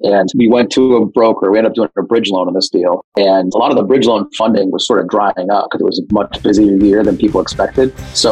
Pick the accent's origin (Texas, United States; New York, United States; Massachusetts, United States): Massachusetts, United States; Boston; I'm from Boston, Massachusetts. I live on the South End, work on out of the Back Bay